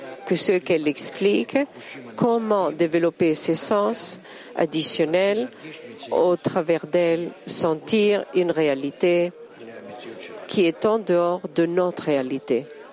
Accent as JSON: {"language": "French", "town": "Tel Aviv", "region": "Tel Aviv District", "country": "Israel", "second_language": "French", "said": "je viens de Tel Aviv, j'ai étudié le premier campus à Rishon, c'est une ville à côté de Tel Aviv."}